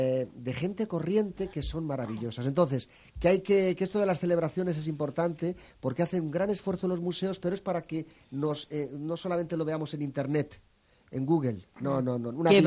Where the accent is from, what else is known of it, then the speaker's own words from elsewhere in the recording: Madrid, Community of Madrid, Spain; los madrileños somos los primeros de España que gastamos más dinero en cultura.